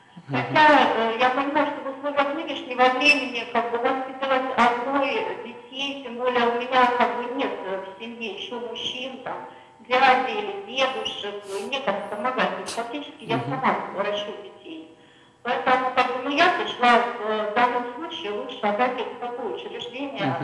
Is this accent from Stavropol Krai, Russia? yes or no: yes; Stavropol Krai, Russia; я из Ставропольского края.